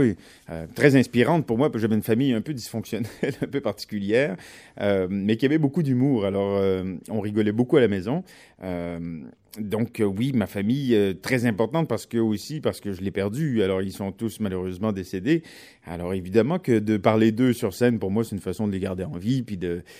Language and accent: French; Quebec, Canada; accent: Quebec; des deux côtés de l'Atlantique maintenant, j'ai un accent. Alors, quand je reviens au Québec, on me dit que j'ai l'accent français. Ici, j'ai l'accent québécois.